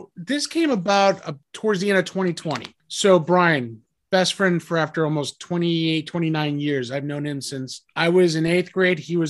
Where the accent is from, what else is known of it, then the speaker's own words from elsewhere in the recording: New Jersey, United States; I was born and raised in New Jersey.